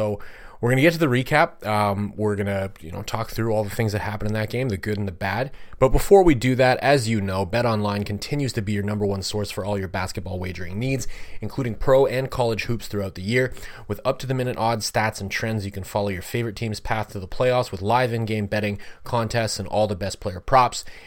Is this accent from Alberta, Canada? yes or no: no; Ontario, Canada; I grew up in Leafs country in Southern Ontario. And, I lived there most of my life. And, as a French kid growing up in Southern Ontario